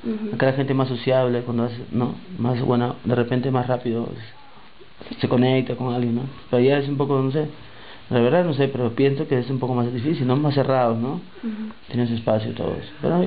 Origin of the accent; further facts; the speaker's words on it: Lima, Peru; soy de Lima, Perú.